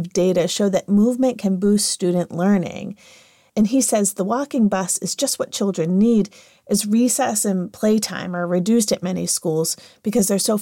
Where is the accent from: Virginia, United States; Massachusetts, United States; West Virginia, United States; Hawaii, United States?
Massachusetts, United States; Worcester; I qualified for the bus growing up in Worcester because my junior high was more than 2 miles away from where I lived.